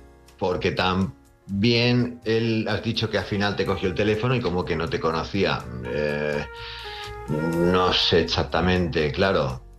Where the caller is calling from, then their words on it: Palma, Balearic Islands, Spain; de Palma, Mallorca